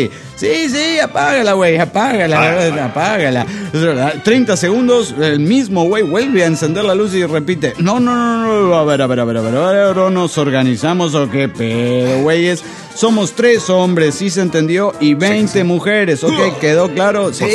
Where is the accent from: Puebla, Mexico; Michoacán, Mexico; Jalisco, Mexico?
Jalisco, Mexico; Zapopan; de Zapopan, Jalisco, México.